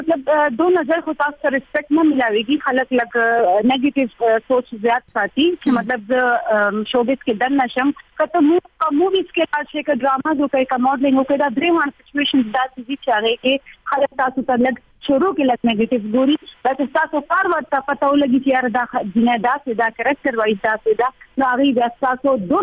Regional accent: Khyber Pakhtunkhwa, Pakistan; now in Peshawar, Pakistan; اکچولی زه پېښور کې پاتې کیږم خو موږ پښتانه یو. زه اکچولی ام مومند ایجنسی نه.

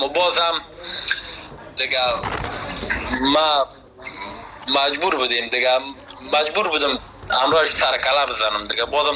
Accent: Afghanistan; چون خودم از افغانستان آمدم دیجه به مسابقات

